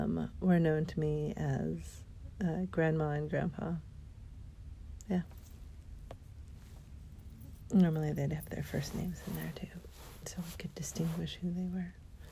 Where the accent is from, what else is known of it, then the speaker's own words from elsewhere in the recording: California, United States; I'm Californian. And that's where I'm at. California.